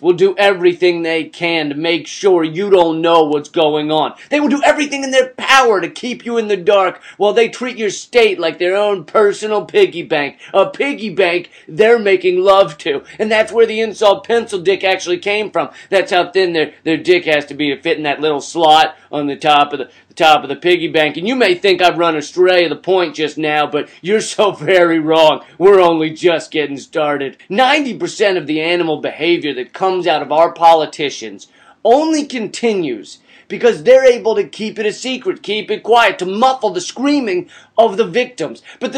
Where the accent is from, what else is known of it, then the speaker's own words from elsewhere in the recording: Virginia, United States; My home state of Virginia, for example, made me proud by coming in as the 47th least corrupt state in the union.